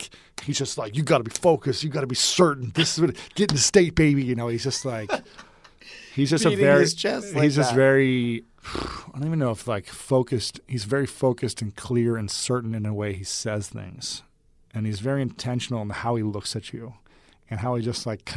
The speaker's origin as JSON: {"language": "English", "town": "Columbus", "region": "Ohio", "country": "United States", "tie": "born or raised there", "said": "I wanted to host it in Columbus, Ohio, my hometown, because Ohio's tagline is the heart of it all."}